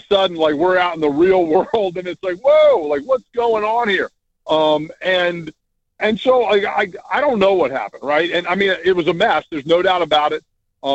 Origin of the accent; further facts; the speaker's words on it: Virginia, United States; I grew up in Virginia. I almost went to Virginia Tech.